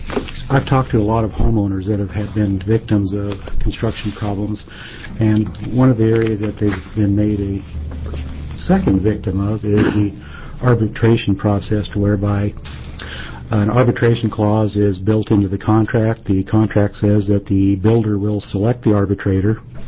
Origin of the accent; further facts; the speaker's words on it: Bend, Oregon, United States; An example comes up here in my hometown of Bend here several years ago.